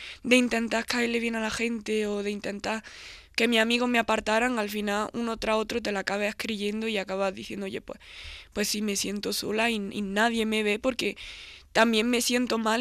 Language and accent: Spanish; Granada, Andalusia, Spain; porque soy de Granada